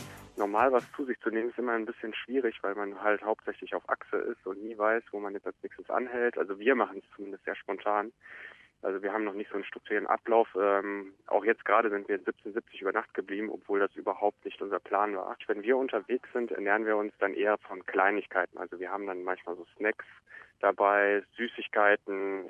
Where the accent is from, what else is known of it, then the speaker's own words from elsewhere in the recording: Dortmund, North Rhine-Westphalia, Germany; moved away as an adult; ich komme aus Dortmund und bin nach Australien gekommen Ende Februar, um hier in Melbourne für ein Praktikum 6 Monate zu arbeiten.